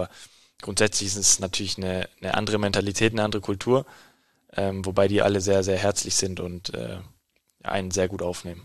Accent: Rüdesheim, Hesse, Germany; Rudesheim, ne, wo ich dann halt auch lange gelebt habe, wo ich aufgewachsen bin, wo ich halt auch noch viele, viele kenne und viele Freunde habe

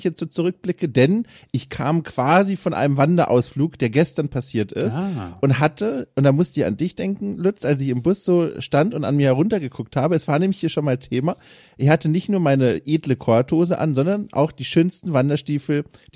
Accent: Hamburg, Germany; ich bin Hamburger

